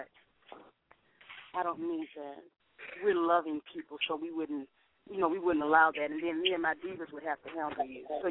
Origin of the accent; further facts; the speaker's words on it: Montgomery, Alabama, United States; I'm originally from Montgomery, and I did quite a bit of traveling.